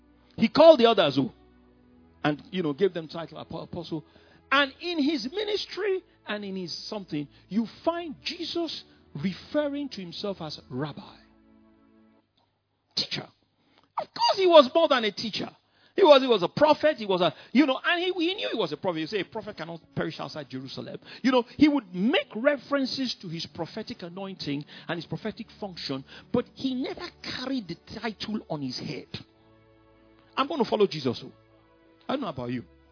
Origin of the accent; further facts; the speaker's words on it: England, United Kingdom; So I just said, oh, I'm from England, and I just wanted to come and say hello to Kenneth Hagin